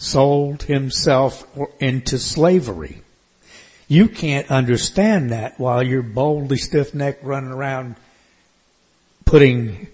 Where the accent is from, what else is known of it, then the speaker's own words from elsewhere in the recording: United States; As I was sitting back here and thinking, you know, growing up in America in the 20th century and listening to the voices that were out there